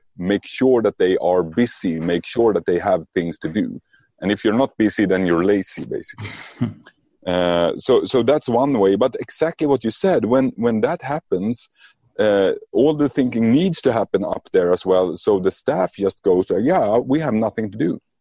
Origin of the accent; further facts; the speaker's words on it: Sweden; English is a second language; So, because I'm from Sweden, we are basically a socialist country